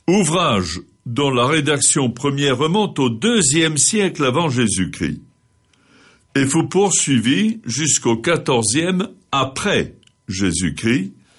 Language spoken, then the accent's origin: French; Occitanie, France; à Verdun-sur-Garonne, chez nous, en Tarn-et-Garonne